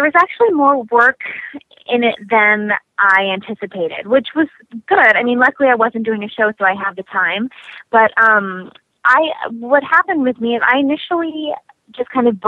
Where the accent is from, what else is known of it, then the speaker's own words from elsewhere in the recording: Eagan, Minnesota, United States; Sure. I'm originally from a town called Eagan, Minnesota, which is a suburb of Minneapolis. It's about 20 minutes south of the city.